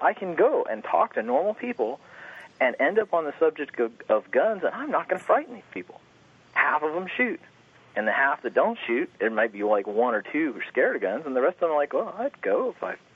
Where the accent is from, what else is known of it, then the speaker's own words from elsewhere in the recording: Los Angeles, California, United States; what I found is that I grew up in Los Angeles